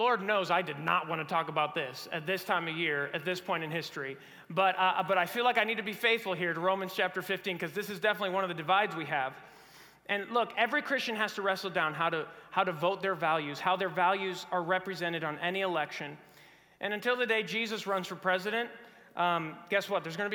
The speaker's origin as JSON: {"language": "English", "country": "Mexico", "moved": "yes", "lives_now": "United States", "said": "because now I'm both American and I'm Mexican, so it's not quite, I don't consider myself like a true foreigner in the sense that I had a lot from my dad. He taught me a lot about the American culture before I even moved here."}